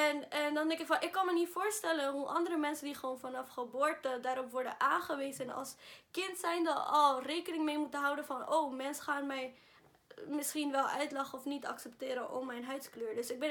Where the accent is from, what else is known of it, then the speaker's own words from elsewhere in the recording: Spain; Dutch is a second language; now in Netherlands; Ik ben een witte buitenlander, oké? Ik ben een Spanjaard, dus ik ben een witte buitenlander.